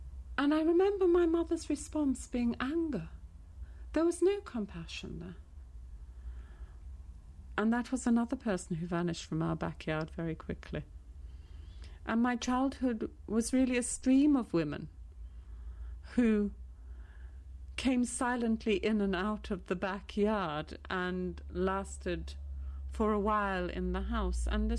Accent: South Africa; One of the first times that I became really aware of the extent to which white people, including my own parents, really despised blacks

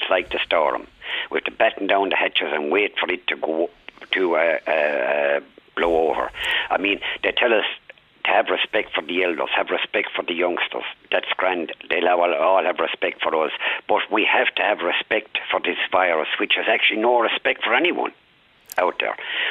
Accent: Ireland; and as Irish people, that's my look, I'm only an ordinary Joe Soap

